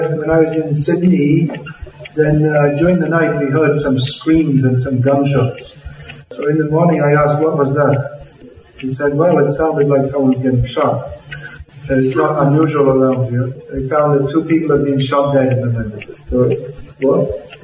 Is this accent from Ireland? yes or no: no; London, United Kingdom; Because they think, Hare Krishna, I'm from London, so I should know.